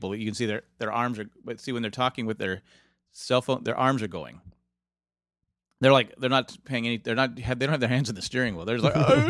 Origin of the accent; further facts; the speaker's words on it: California, United States; The state of California, my hometown.